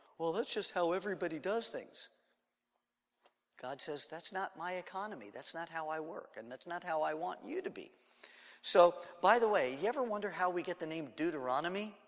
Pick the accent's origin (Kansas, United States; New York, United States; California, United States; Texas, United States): California, United States; Los Angeles; I don't know about horses. I'm from Los Angeles.